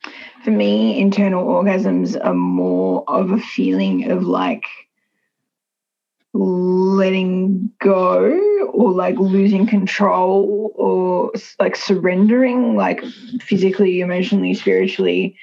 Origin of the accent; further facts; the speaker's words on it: Australia; I am bisexual and I am Australian and I live in Australia, born in Australia.